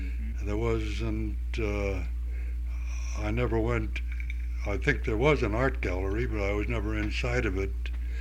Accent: Cleveland, Ohio, United States; I was born in Cleveland, Ohio.

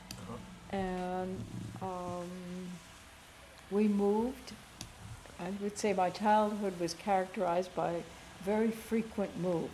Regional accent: Norwalk, Connecticut, United States; born there; I was born in Norwalk, Connecticut, on May 14th, 1930.

